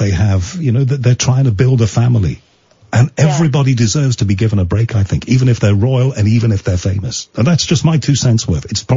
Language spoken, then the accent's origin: English; Liverpool, North West England, United Kingdom; You know that I'm from Liverpool, and my relatives definitely came not from what you would call the right side of the tracks. I mean, they were poor.